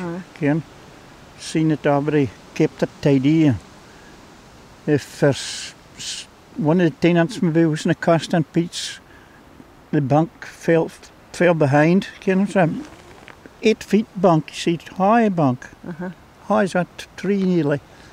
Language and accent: English; Newton, Scotland, United Kingdom; I come from Newton, Ochendoa.